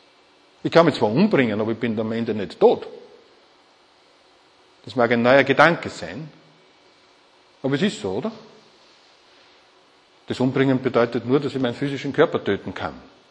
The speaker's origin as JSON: {"language": "German", "region": "Burgenland", "country": "Austria", "tie": "born or raised there", "said": "ich bin im Burgenland aufgewachsen, und da war es gang und gäbe"}